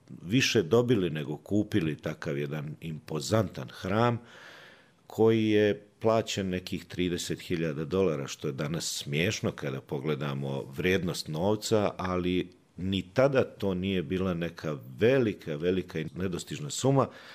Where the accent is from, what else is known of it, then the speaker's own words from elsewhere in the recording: Banja Luka, Republika Srpska, Bosnia & Herzegovina; moved away as an adult; now in Paterson, United States; Ja sam odavde iz Banja Luki, iz grada u kojem sam rođen i da kažem i odrastao